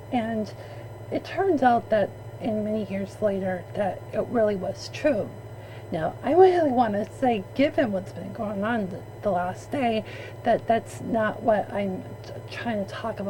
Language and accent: English; London, United Kingdom; And I think the perception of females growing up in London area was negative for me.